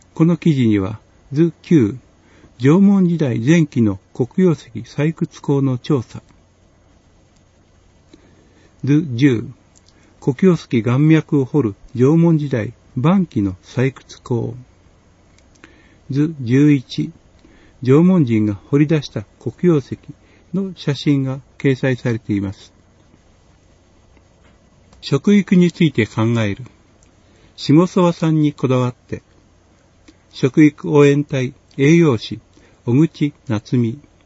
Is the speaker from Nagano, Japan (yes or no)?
yes; Shimosuwa, Nagano, Japan; 私は下諏訪町に生まれ育ちました。